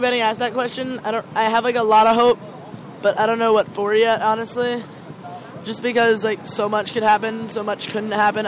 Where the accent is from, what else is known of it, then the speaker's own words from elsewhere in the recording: Brooklyn, New York, United States; I'm from Brooklyn.